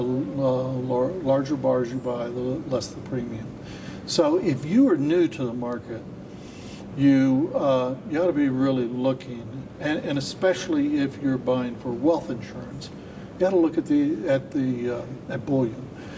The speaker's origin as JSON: {"language": "English", "country": "United States", "said": "you know, I'm an American, a former director of the United States Mint."}